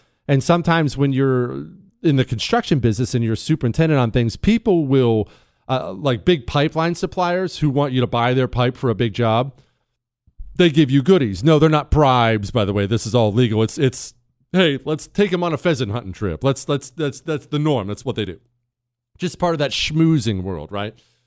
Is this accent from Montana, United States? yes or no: yes; Bozeman, Montana, United States; I'm growing up in Bozeman, Montana.